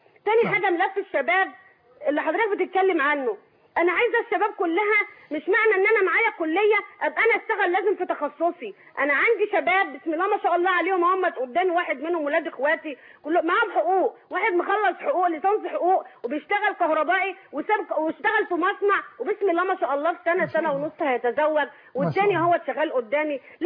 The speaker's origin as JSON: {"language": "Arabic", "country": "Egypt"}